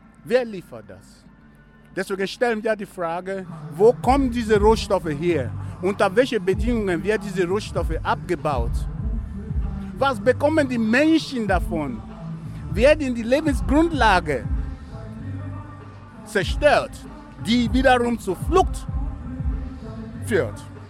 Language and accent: German; Niger Delta, Nigeria; ich komme aus dem Niger-Delta